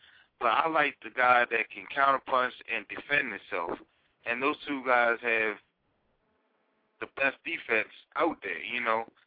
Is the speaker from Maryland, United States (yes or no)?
yes; Maryland, United States; Where I grew up at on the Eastern Shore in Maryland, there was no boxing around.